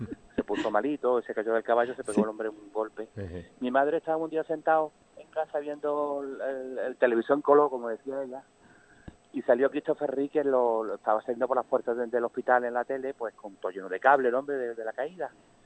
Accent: Jerez de la Frontera, Andalusia, Spain; yo soy de Jerez, ¿entiendes? Entonces, por mucho que queramos, esas cosas se llevan en la sangre.

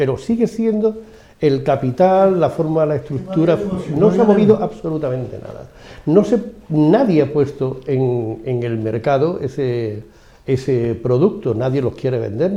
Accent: Pozuelo de Alarcón, Community of Madrid, Spain; yo que soy de Pozuelo de toda la vida, mis abuelos, mis tatarabuelos y más pobres que cualquiera

